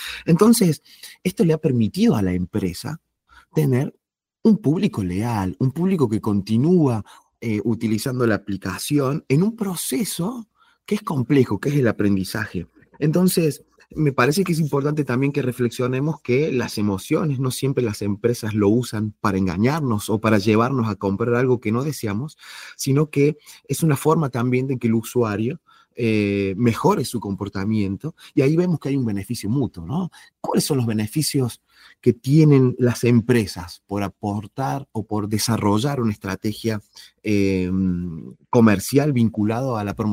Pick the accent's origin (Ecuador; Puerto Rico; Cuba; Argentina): Argentina; now in Spain; yo soy de Argentina, estamos en España